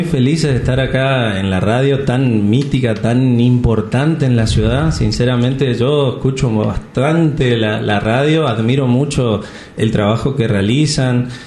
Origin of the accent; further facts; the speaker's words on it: Resistencia, Chaco, Argentina; Somos de Resistencia, somos de Chaco.